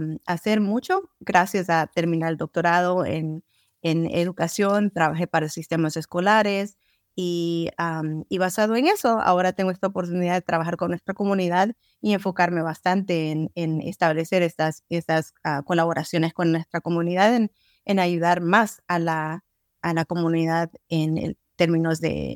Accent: El Salvador; yo no tuve la oportunidad de ir a la escuela en mi país, que soy originalmente salvadoreña, pero sí he tratado de mantener el idioma

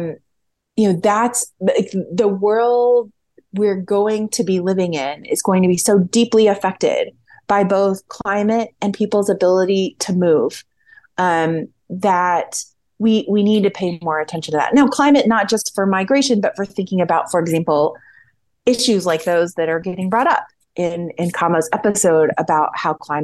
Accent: United States; it's hard for me as an American who has been raised in this kind of anti-migration, among like anti-migration rhetoric.

